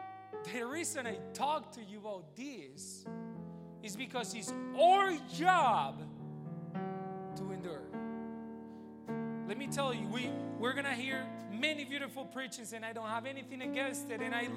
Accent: Spain; So many people, when I was in Spain, so you guys know I'm from Spain, when I was in school and I didn't go to the parties

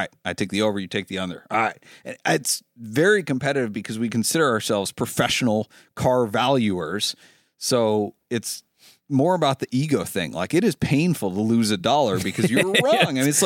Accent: Maine, United States; Or like if I say I'm from Maine, people are like, oh, do you know...

